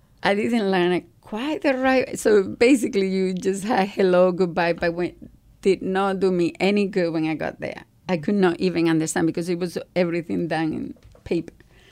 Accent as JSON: {"language": "English", "town": "Malaga", "region": "Andalusia", "country": "Spain", "tie": "born or raised there", "said": "So I was born in Spain, grew up in Malaga, big family, 9 brothers and sisters."}